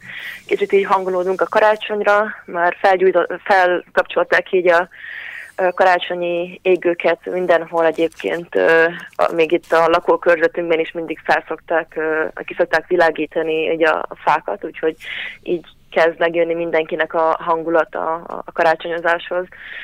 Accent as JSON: {"language": "Hungarian", "town": "Szeged", "region": "Csongrád-Csanád", "country": "Hungary", "said": "milyen jó volt így a barátaimmal otthon Szegeden bulizni, iszogatni"}